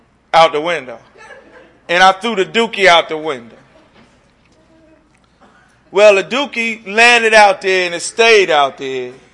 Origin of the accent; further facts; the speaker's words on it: New Jersey, United States; born there; I really didn't have a problem in my early years, because I was born in Jersey.